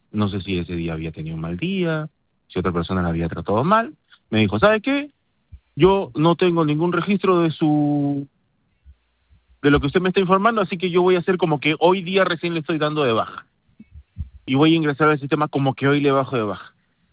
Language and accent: Spanish; Peru; now in Chile; Yo estoy en Chile. Soy peruano, vivo hace un montón de años acá.